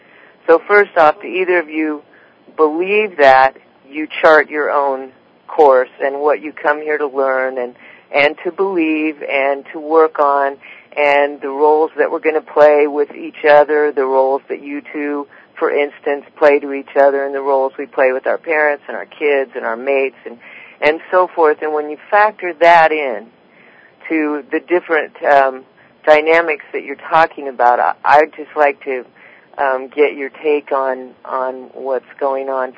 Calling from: Oregon, United States; I'm calling from Oregon.

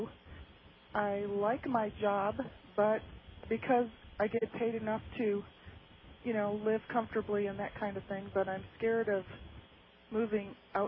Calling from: Normal, Illinois, United States; Normal, Illinois.

